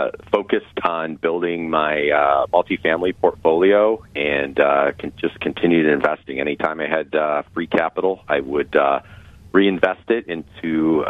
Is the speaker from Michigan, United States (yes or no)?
no; Cleveland, Ohio, United States; Well, I grew up in Cleveland, so from an NFL perspective, it's definitely the Cleveland Browns.